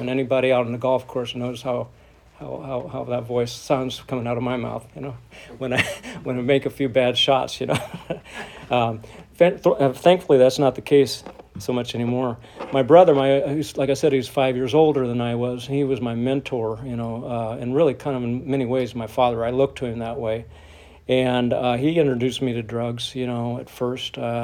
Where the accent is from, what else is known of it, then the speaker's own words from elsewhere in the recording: St. Louis, Missouri, United States; born there; I was born in St. Louis, South St. Louis in 1952, and my mom and dad were together for over 50 years.